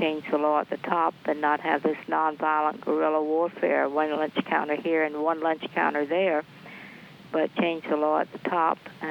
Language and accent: English; Arlington, Virginia, United States; I grew up in Arlington, Virginia, which was definitely the South.